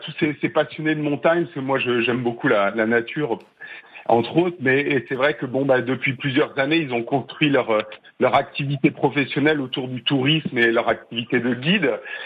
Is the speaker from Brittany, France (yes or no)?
yes; Brittany, France; now in Prades, France; Je viens du Finistère Nord, mais en effet, je suis à Prades actuellement, donc pas très loin des montagnes également.